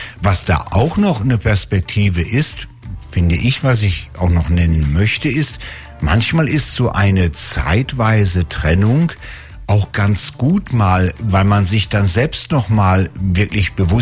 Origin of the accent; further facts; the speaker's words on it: Northern Germany, Germany; Wir Norddeutschen zum Beispiel, ich bin Norddeutscher, ich bin anders als ein Bayer, obwohl ich auch Deutscher bin.